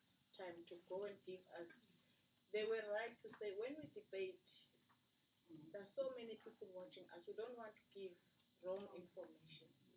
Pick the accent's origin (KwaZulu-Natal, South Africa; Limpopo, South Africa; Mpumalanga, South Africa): Mpumalanga, South Africa; Mbombela; Given that, unfortunately, I'm from Mbombela.